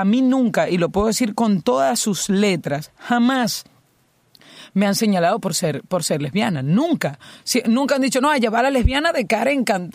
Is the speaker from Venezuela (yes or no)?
yes; Venezuela; en mi país Venezuela también